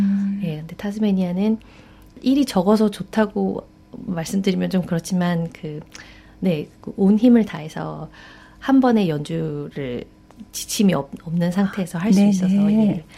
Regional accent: South Korea; 제가 한국인으로선 세 번째 입상자인데요.

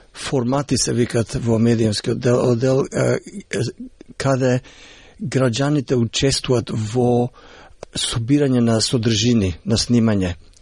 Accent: Štip, Eastern, North Macedonia; Уште како дете во Штип, во театарот, бев инспириран

